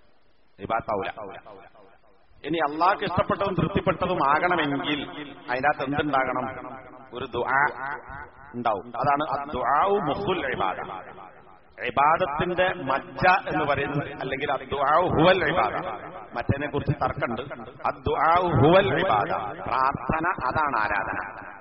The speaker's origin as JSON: {"language": "Malayalam", "town": "Koduvally", "region": "Kerala", "country": "India", "tie": "born or raised there", "said": "ഇപ്പൊ എന്റെ നാട്ടില് കൊടുവള്ളി, അവിടെ മറ്റേ ഈ നക്ഷബന്തി തരീഖത്തിന്റെ ആൾക്കാരുണ്ട്."}